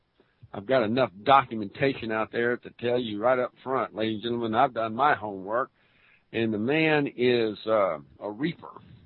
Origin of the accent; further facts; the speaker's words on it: Louisiana, United States; she's a Yankee to me because I'm Creole from Louisiana.